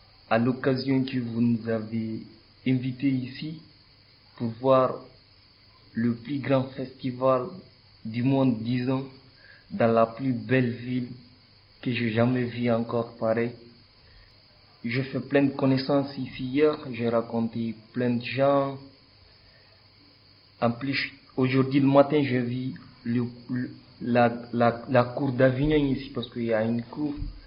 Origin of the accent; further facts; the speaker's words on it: Guinea; now in Clermont-Ferrand, France; Je viens de la Guinée-Conakry et actuellement je loge à Clermont-Ferrand. Là-bas j'habite et je fais ma vie.